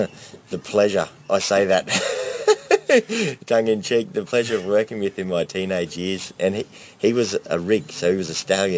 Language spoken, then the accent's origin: English; Australia; But I like to sort of cover the broad sort of aspect of being an Australian.